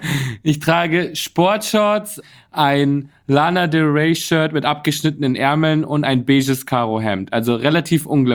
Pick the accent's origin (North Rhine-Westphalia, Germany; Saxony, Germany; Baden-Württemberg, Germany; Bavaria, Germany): Bavaria, Germany; Bad Reichenhall; now in Berlin, Germany; Ja, das stimmt. Ich komme aus Bayern. Bad Reichenhall, ja, meine wunderschöne Heimat. Und jetzt bin ich aber gerade in Berlin.